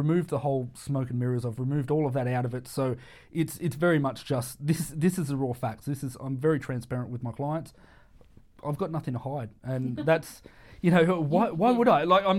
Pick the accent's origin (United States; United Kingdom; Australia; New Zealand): Australia; Sydney, New South Wales; I mean, I'm from Sydney, so I spent a great deal of my time over in Sydney in the telco industry